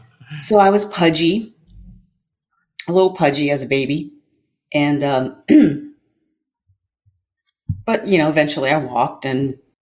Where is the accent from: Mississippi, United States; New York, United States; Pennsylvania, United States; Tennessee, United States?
Pennsylvania, United States; Harrisburg; Well, I'm from Harrisburg, Pennsylvania. I'm the youngest of four kids.